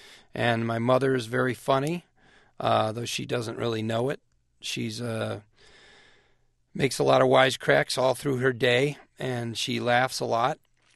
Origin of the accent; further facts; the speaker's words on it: Naperville, Illinois, United States; Well, I am from Naperville, Illinois, and I'm from a family of seven kids